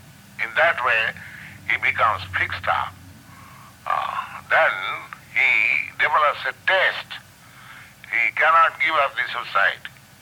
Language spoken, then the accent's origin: English; Kolkata, West Bengal, India; I was born and educated in Calcutta. Calcutta is my home place. So I was born in 1896